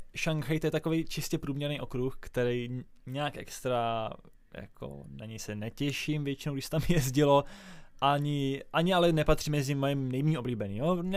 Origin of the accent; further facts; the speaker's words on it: Prague, Czechia; Ale já jsem z Prahy.